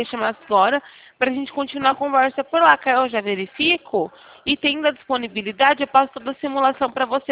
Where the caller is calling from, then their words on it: Campinas, São Paulo, Brazil; aqui, na verdade, de Campinas, interior de São Paulo.